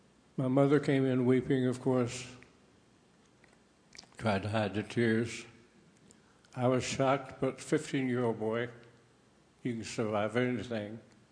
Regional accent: Arkansas, United States; I was raised in Arkansas. My dad was a cotton farmer.

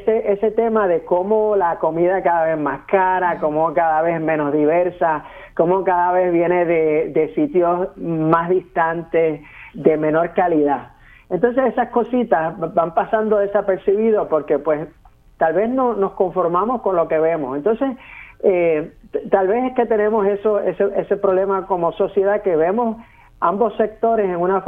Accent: Puerto Rico; Me parece que nosotros como comunidad puertorriqueña valorizamos más la energía que el sector agrícola, ¿no?

